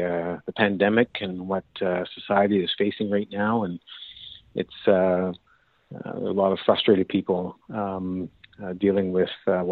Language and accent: English; Sackville, Canada; I was born and raised in Sackville. I mean, I did live away for several years and moved back, but, I've always found Sackville to be kind of a quiet little community